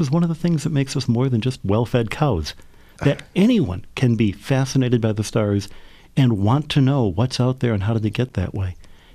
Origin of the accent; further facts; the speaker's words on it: Detroit, Michigan, United States; born there; I was born in Detroit and came from a family that my parents are both very religious